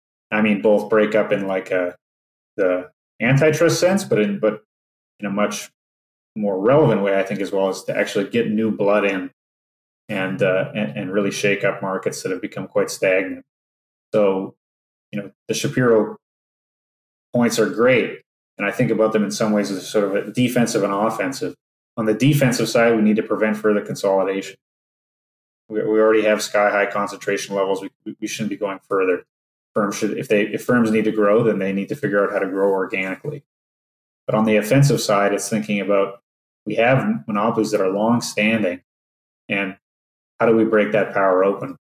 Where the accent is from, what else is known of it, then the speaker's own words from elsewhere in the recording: Alberta, Canada; and I'm from Alberta, I can't do it.